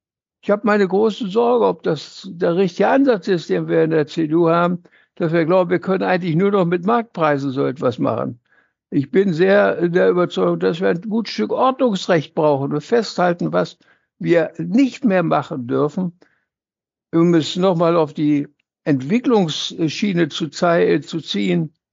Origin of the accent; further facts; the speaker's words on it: Wałbrzych, Lower Silesian Voivodeship, Poland; born there; moved away; Ich selbst bin Flüchtling. Ich bin in Waldenburg in Schlesien geboren, im niederschlesischen Kohlengebiet. Alle meine Vorfahren waren vor Kohle tätig.